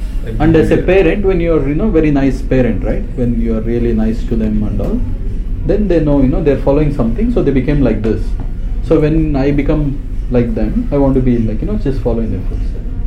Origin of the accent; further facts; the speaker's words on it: India; now in India not; they were saying, we are from India, like, you know, we came from India to do master.